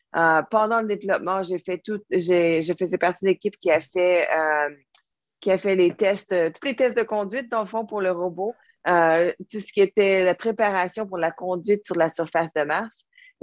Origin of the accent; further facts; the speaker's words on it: England, United Kingdom; En fait, j'ai grandi en Angleterre.